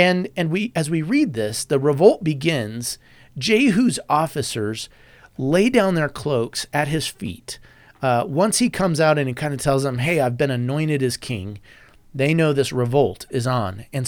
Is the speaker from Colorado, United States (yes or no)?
yes; Denver, Colorado, United States; I'm from Denver, Colorado.